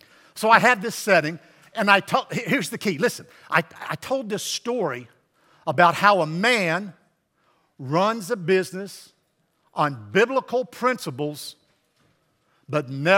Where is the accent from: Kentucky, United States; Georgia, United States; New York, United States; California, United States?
Kentucky, United States; Bowling Green; born there; I was born in Bowling Green. I have my bachelor's and master's from Western Kentucky University. My family is 7-8 generations deep.